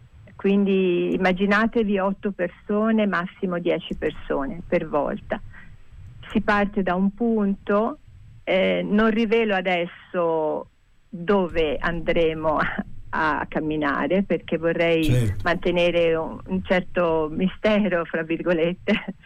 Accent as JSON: {"language": "Italian", "town": "Florence", "region": "Tuscany", "country": "Italy", "said": "e io sono fiorentina"}